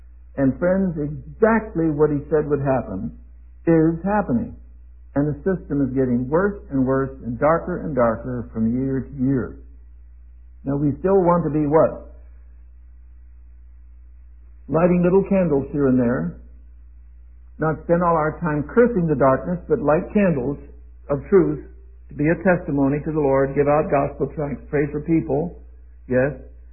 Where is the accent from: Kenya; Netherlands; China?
China; first language Mandarin; English is a second language; now in United States; Mandarin, which is my mother language, I was raised in China as a boy in the military, and spoke Mandarin fluently until I came back to America in 1930, some 73 or 4 years ago